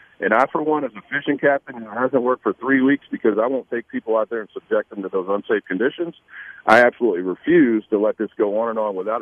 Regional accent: Indiana, United States; now in Florida, United States; I'm not a Floridian. I'm a Hoosier from Indiana. I came here to enjoy the outdoors and our ocean.

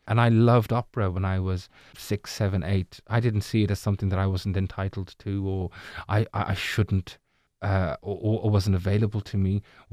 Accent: Birmingham, West Midlands, United Kingdom; born there; I was born in Birmingham, so my accent was a little bit different then.

